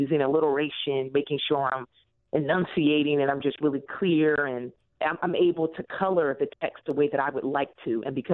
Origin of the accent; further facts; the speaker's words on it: Philadelphia, Pennsylvania, United States; Well, I am originally a Philadelphia native. And so, you know, kind of coming up and growing up in Philadelphia, I was very interested in the theater scene.